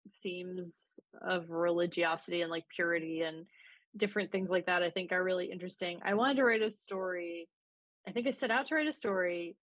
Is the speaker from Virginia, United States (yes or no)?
yes; Virginia, United States; But it was really prevalent, like where we grew up too in Virginia.